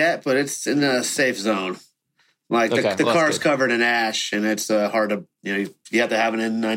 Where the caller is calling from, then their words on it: Aptos, California, United States; I'm calling in from Aptos, just in Santa Cruz here, from the deep in the fires.